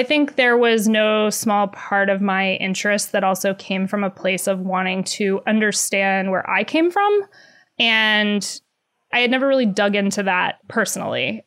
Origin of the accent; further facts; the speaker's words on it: the South, United States; like I grew up in the South, as did you.